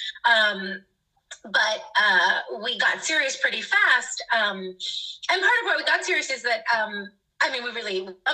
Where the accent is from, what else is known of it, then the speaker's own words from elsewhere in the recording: Philadelphia, Pennsylvania, United States; Yeah, so I come from Philadelphia originally, so that's why I'm back here now.